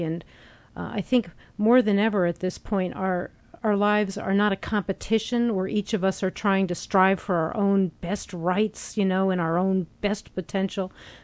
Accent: New York, United States; I'm from New York.

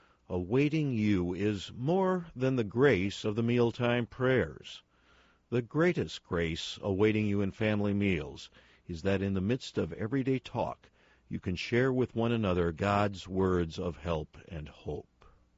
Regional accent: Illinois, United States; I fondly remember evening meals when I was growing up near Chicago.

